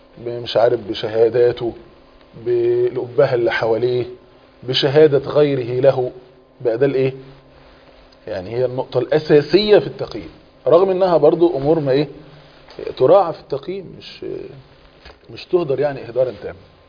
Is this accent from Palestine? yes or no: no; Egypt; وبالنسبه لنا احنا كمصريين